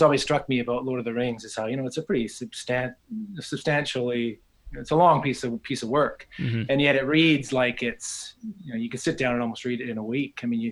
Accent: Canada; moved away as an adult; also born or lived in Rome, Italy; now in Australia; I'm Canadian. I married a Canadian girl, and we moved to Australia first.

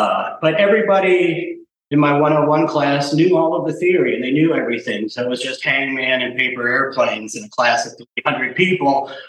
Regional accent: Athens, Georgia, United States; also born or lived in Atlanta; because I came from Atlanta. I grew up in Athens, Georgia. I grew up playing there, but always in original bands.

